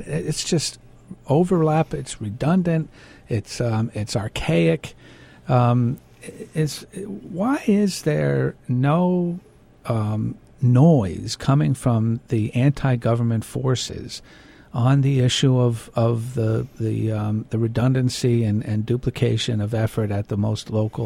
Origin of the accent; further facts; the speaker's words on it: Lower Macungie Township, Pennsylvania, United States; I grew up in Lower McCountry Township myself.